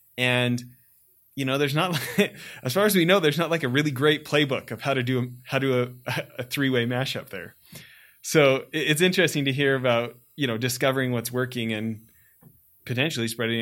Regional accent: Western Canada, Canada; Growing up in Western Canada, by the way

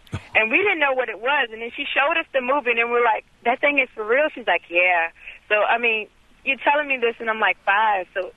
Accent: Mississippi, United States; I'm originally from Mississippi, and we lived near the bayou.

